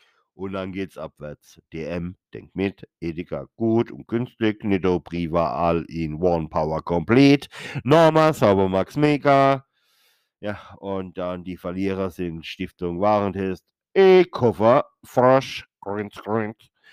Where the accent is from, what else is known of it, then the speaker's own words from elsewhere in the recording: Mannheim, Baden-Württemberg, Germany; born there; Gebürtig bin ich ja aus Mannheim, aus dem tiefsten Mannheim, aus der Niggerstadt, wisst, aus der Fetzend.